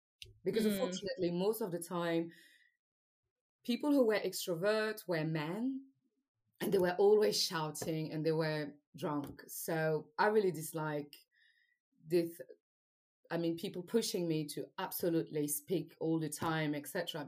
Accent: Martinique; English is a second language; in Martinique specifically, because I grew up in Martinique, it's not a good thing to be shy.

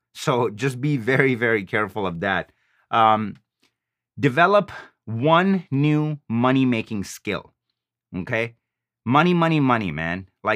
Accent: Pakistan; I would be working at a gas station or driving a cab, because I'm from Pakistan.

